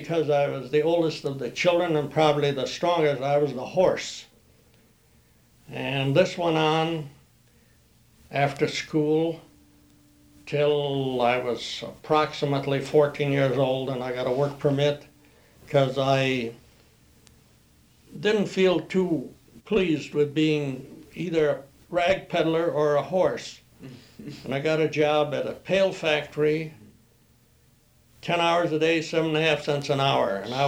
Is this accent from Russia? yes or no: yes; Russia; now in Manitowoc, United States; the first couple nights that we came from Russia, that is from New York to Manitowoc by train, we also lived in the Golden home.